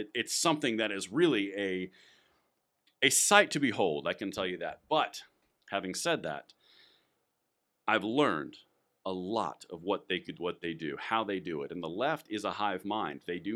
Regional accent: United States; I'm American as the day is long.

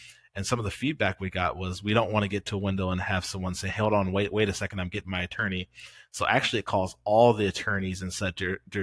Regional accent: St. Paul, Minnesota, United States; Michael and I grew up in St. Paul, and we knew the Castile family very well.

